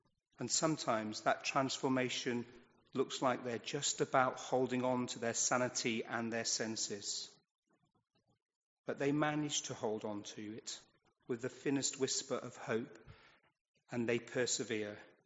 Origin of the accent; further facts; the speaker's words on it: United Kingdom; Not too much, we're British.